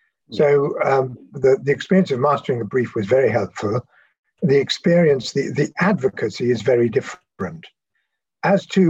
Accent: Wales, United Kingdom; I grew up in South Wales in a very solidly Labour stronghold.

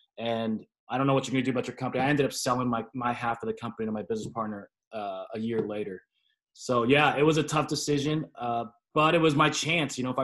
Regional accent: California, United States; well, I'm from Southern California, so yeah.

